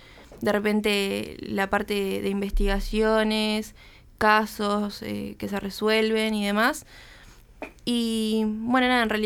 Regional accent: Montevideo, Uruguay; en realidad soy del oeste de Montevideo también, y justamente por eso me interesó la nota y investigar un poco más sobre el oeste.

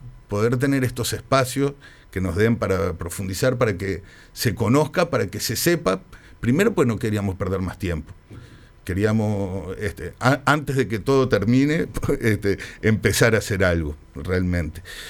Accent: Uruguay; así como judío uruguayo, valía la pena fortalecer, como un ciudadano más uruguayo

